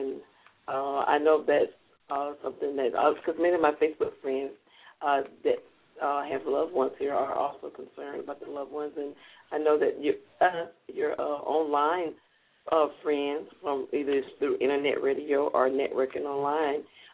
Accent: Jackson, Mississippi, United States; 43 years I've born and raised in Jackson, spent a part time in Dallas.

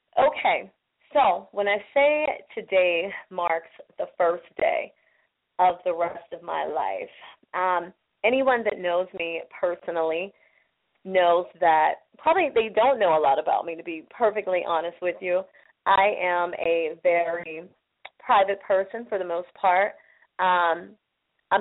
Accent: Aliquippa, Pennsylvania, United States; My daughters, hopefully they are listening too, in my hometown of Aliquippa, PA.

